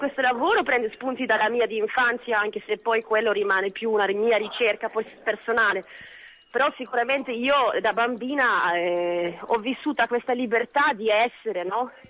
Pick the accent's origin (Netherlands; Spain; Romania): Netherlands; Olandese. Sono olandese.